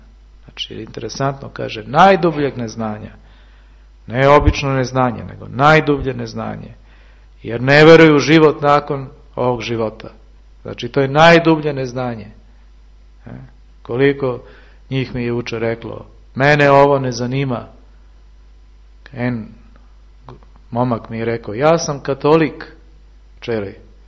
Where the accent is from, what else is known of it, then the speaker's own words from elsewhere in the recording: Belgrade, Serbia; ja sam iz Beograda